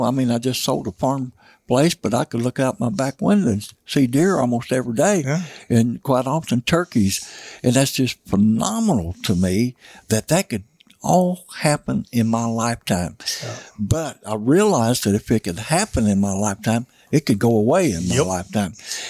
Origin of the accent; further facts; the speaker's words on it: Missouri, United States; I grew up in Missouri Boot Hill, and, you know, we had fish to catch, and we chased rabbits and squirrels and raccoons.